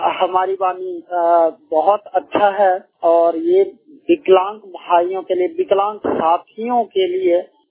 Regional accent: Punjab, India; मैं पंजाब से हूँ

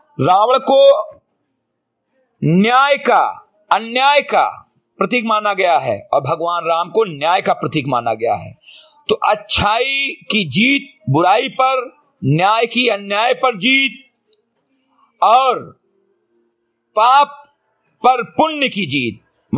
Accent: Bahraich, Uttar Pradesh, India; ग्राम सभा सिमरी घटेही, विकास खंड मेनपुरवा, जनपद बहराइच का मूल निवासी हूं

